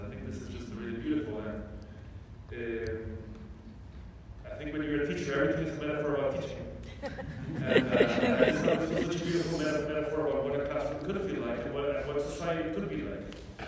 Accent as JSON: {"language": "English", "town": "Bogota", "region": "Bogotá", "country": "Colombia", "tie": "born or raised there", "moved": "yes", "lives_now": "California, United States", "said": "I'm a city kid. I grew up in Bogota. It's a city of 10 million people."}